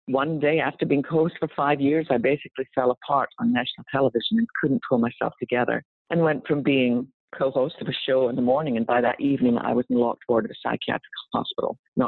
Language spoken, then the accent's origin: English; Scotland, United Kingdom; now in United States; people can probably tell a few words to any opening sentence that I didn't start in Texas. I'm from Scotland. I was born in Scotland.